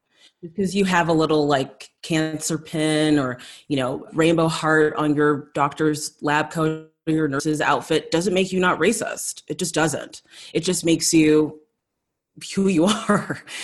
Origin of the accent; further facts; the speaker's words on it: South Africa; growing up in South Africa, kind of moving there shortly after apartheid, this idea of truth and reconciliation